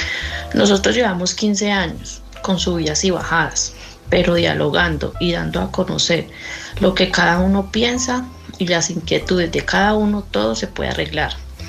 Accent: Colombia; now in Alcorcón, Spain; soy colombiana y les hablo desde mi puesto de trabajo en Alcorcón, Madrid.

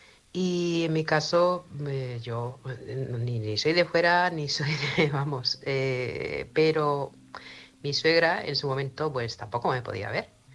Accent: Barcelona, Catalonia, Spain; de Barcelona.

